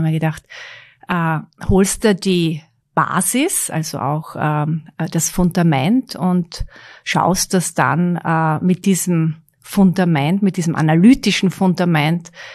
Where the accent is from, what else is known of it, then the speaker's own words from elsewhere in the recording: Oberzeiring, Styria, Austria; born there; 1972 bin ich geboren in der Obersteiermark in Oberzeiring.